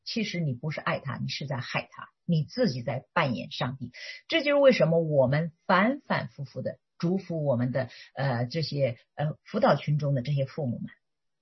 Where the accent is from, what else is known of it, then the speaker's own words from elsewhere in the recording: China; now in United States; 以前我从小在中国的生长环境，它不是很卫生。